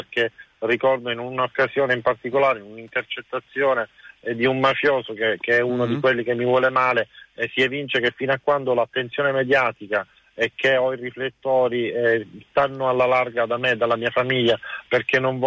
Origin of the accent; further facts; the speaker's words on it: Sicily, Italy; perché non ne possiamo più, ripeto, di essere additati in tutto il mondo come siciliani mafios